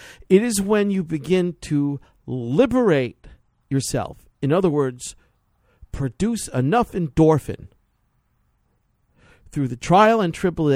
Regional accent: New York City, New York, United States; I was raised originally in the Catholic Church. And that was a lot of fun, and I got great educations. But back then in the 60s and 70s in New York City, there was a lot of focus on the suffering.

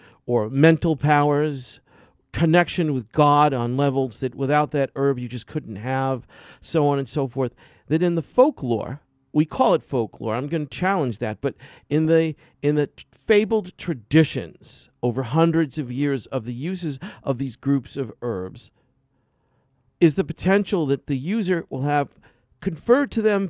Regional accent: New York City, New York, United States; Growing up in New York's Chinatown, there was always going to acupuncture school in New York City

